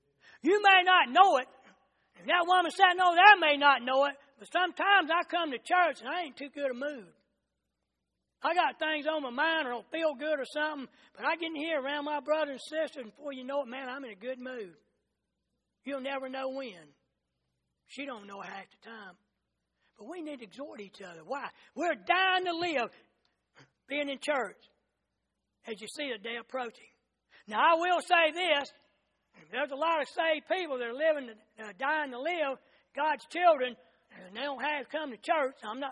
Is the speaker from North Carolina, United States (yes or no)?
yes; Charlotte, North Carolina, United States; Hey, I know, I grew up in Charlotte. I know what it was like.